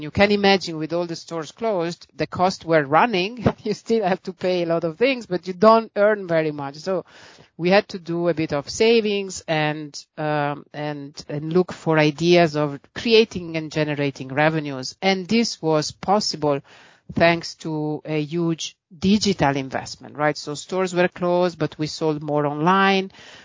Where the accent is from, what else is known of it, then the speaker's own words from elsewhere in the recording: Venice, Veneto, Italy; English is a second language; I did go to university in Venice. I was actually born and raised in Venice